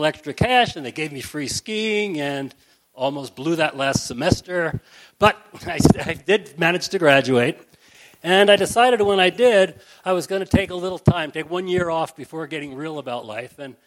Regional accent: Long Island, New York, United States; I grew up on Long Island, New York, just outside of New York City on the South Shore. So I grew up on the beach, not the mountains.

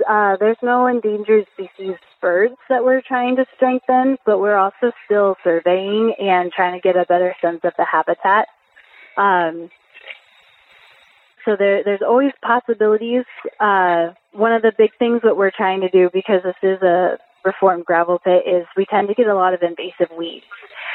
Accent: Ohio, United States; So I'm originally from Ohio, and when I first moved here in 2014, the first new bird I saw was a magpie, which we don't have back east.

